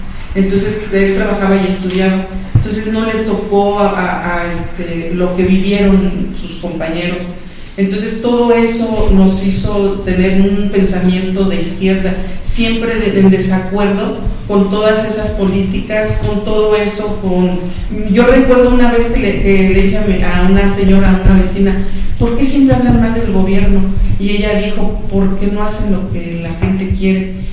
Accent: Oaxaca, Mexico; also born or lived in Mexico City; Yo vivía en el Distrito Federal.

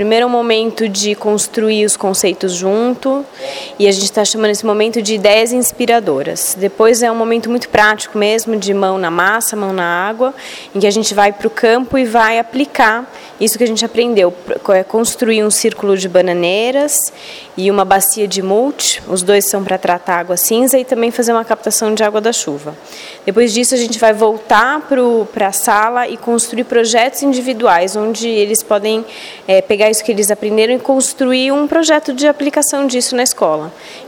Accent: Campinas, São Paulo, Brazil; eu sou de Campinas

